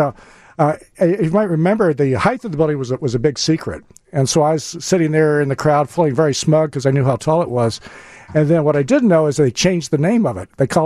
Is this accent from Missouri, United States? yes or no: yes; Missouri, United States; No, I'm from Missouri, but I remember driving by it when I was young, driving down Lakeshore Drive